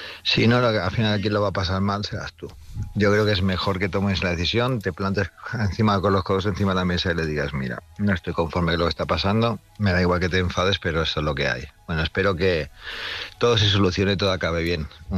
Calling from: Palma, Balearic Islands, Spain; de Palma, Mallorca

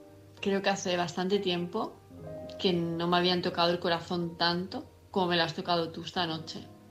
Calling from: Palma de Mallorca, Balearic Islands, Spain; de Palma de Mallorca.

